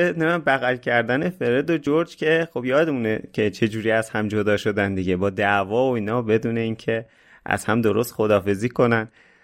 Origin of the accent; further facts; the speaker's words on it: Tehran, Tehran Province, Iran; من مادر بزرگ پدر بزرگم همیشه شهرستان زندگی میکنن، ما تهرانیم